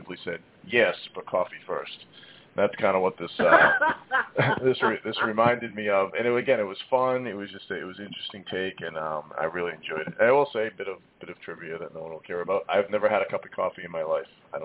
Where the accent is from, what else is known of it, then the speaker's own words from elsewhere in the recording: Massachusetts, United States; Yeah, I'm coming from Massachusetts, the birthplace of Dunkin' Donuts, I'm definitely an outcast for not drinking coffee. In my town, I'm not kidding, there's literally at least 15 Dunkin' Donuts plus other places